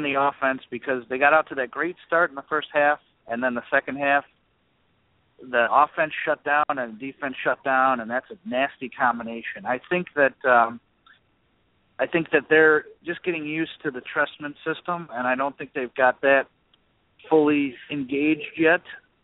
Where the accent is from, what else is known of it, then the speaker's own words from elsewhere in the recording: Chicago, Illinois, United States; I'm from Chicago, and I'm trying to be objective here.